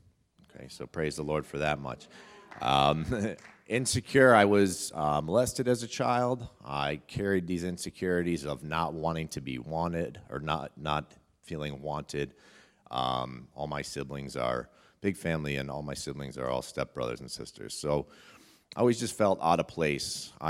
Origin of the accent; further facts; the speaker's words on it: North Tonawanda, New York, United States; I'm 37. I'm from North Tonawanda, so Western New York, like y'all.